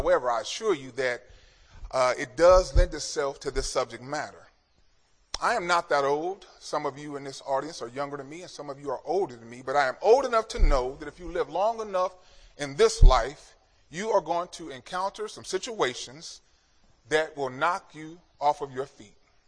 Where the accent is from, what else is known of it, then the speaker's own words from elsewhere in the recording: California, United States; Remember, I'm from California, so I move from coast to coast.